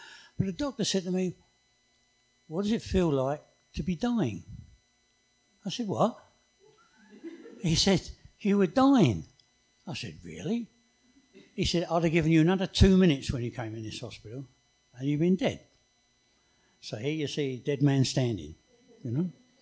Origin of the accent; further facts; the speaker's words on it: England, United Kingdom; Being English, don't like the sun.